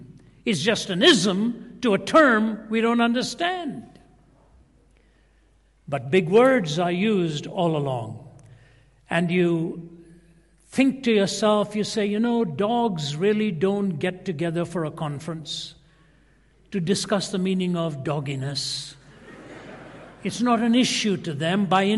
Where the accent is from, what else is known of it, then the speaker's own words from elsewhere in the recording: Delhi, India; moved away as an adult; I lived in India till I was 20, growing up in Delhi, so very comfortable, very fluent in Hindi. My mother was from Chennai in the south, so I'm quite comfortable with the southern Indian language of Tamil as well.